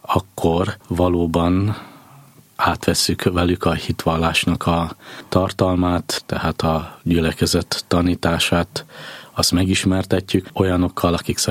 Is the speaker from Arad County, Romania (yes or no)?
yes; Arad, Arad County, Romania; now in Budapest, Hungary; vagy a szülővárosomban, Aradon az Urat szolgáltam, úgy kell nekem szolgálnom őt Budapesten is.